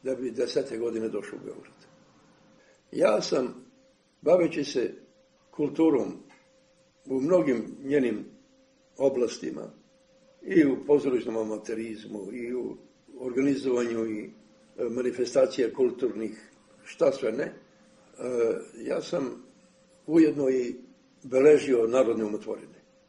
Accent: Gjilan, Gjilan District, Kosovo; Ja sam rođen u Gnjilanu 1941. godine. Mnogo sam vezan za svoj zavičaj.

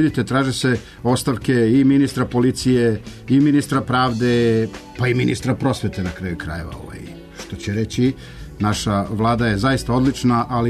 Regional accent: Serbia; Ja sam normalan Srbin, normalan građanin ove zemlje

